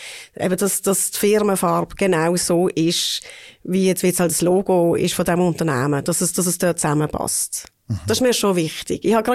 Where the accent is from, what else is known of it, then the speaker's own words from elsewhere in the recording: Basel, Basel-Stadt, Switzerland; ich bin in Basel aufgewachsen, eigentlich mitten in der Stadt, im Ökolombad-Quartier, in einem kleinen Einfamilienhaus.